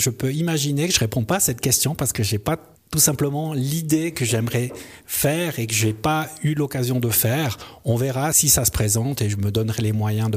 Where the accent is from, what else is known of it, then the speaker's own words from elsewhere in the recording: Sierre, Valais, Switzerland; puisque je viens de la région de Sierre, donc évidemment c'est un clin d'œil à mes origines aussi.